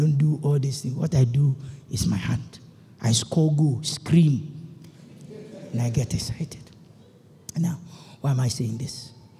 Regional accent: Ashanti, Ghana; I am naturally from the Ashanti Kingdom. I realized recently that in our Ashanti language, there is no word for cousin.

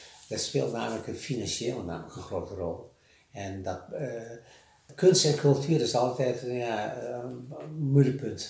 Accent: Gelderland, Netherlands; Dat ik helemaal geen Almeloer ben, want ik kom uit de Achterhoek.

